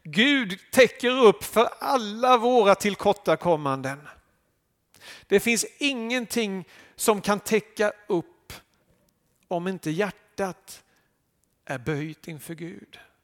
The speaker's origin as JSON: {"language": "Swedish", "town": "Älmhult", "region": "Kronoberg County", "country": "Sweden", "lives_now": "Kalmar, Sweden", "said": "och jag kommer från Kalmar, eller jag kommer från Älmhult från början, men just nu så bor jag i Kalmar."}